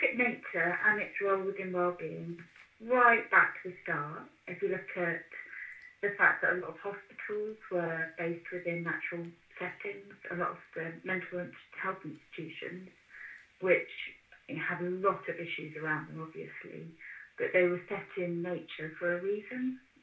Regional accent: London, United Kingdom; I grew up in London and I was absolutely terrified of cows.

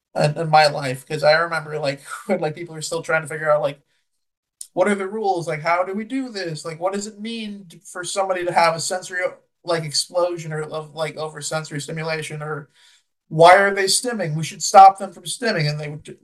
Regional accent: Mineola, New York, United States; born there; Well, I was born in Mineola, New York.

